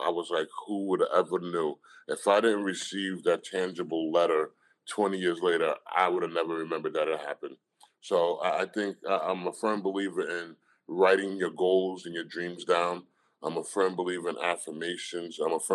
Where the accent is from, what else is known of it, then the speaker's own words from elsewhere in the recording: Brentwood, New York, United States; also born or lived in Amityville; I was born here on Long Island in Amityville. At a young age, I moved to Brentwood.